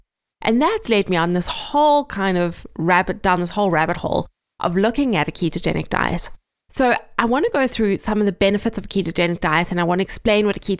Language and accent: English; South Africa; moved away as an adult; now in England, United Kingdom; I live in the south coast of England. We are originally from South Africa, but moved to England about 10 years ago.